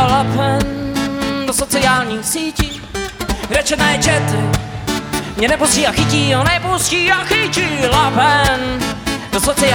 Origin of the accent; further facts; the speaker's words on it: Ledenice, South Bohemian Region, Czechia; Já jsem z Českých Budějovic, respektive z Ledenicu Českých Budějovic